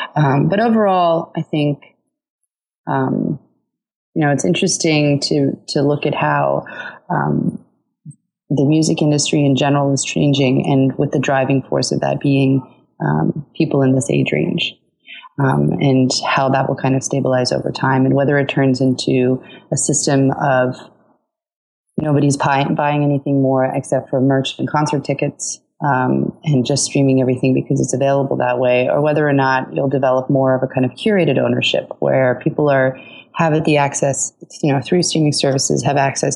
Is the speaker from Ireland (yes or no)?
no; Norway; English is a second language; now in United States; Yeah, I mean, so I'm from Norway, full disclosure, and had Spotify long before I moved to the US